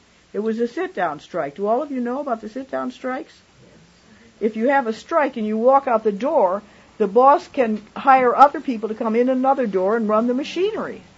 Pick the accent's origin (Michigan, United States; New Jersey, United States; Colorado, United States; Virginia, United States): Michigan, United States; I'm from Michigan.